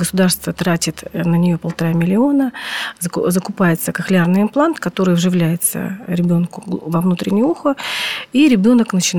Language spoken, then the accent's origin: Russian; Perm, Perm Krai, Russia; born there; now in Tver, Russia; Да, я родилась в Перми, да. Муж военный, и мы служили вот в Тверской области Бологое 4. В 99-м году переехали сюда, в Тверь.